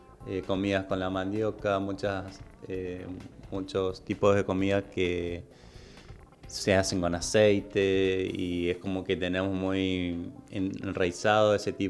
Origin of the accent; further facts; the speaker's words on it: Formosa, Argentina; now in Ezeiza, Argentina; Aquí visitando las instalaciones de Tecnópolis. Soy originario de Formosa. Estoy arribando a esta ciudad hace 2 años y medio. Trabajando aquí en el aeropuerto de Ezeiza.